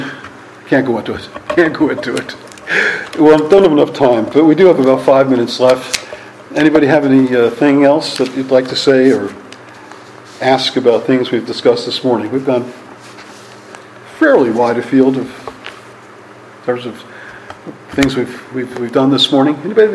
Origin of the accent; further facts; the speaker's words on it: New York, United States; And I told them, I was from New York.